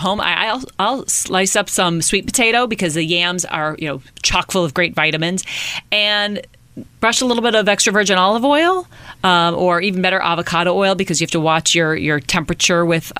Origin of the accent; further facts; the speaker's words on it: Minnesota, United States; You know, I grew up in Minnesota, land of cows.